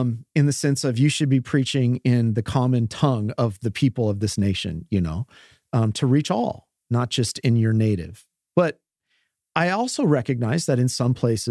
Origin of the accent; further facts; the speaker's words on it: Scotland, United Kingdom; I'm Scottish.